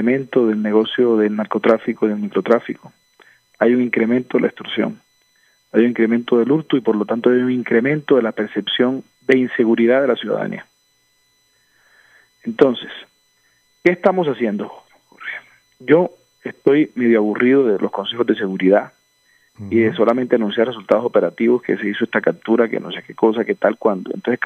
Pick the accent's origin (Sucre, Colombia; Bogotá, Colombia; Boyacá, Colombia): Sucre, Colombia; Sincé; Luego yo estaba de alcalde de mi pueblo, de Sincé, en el año 2008.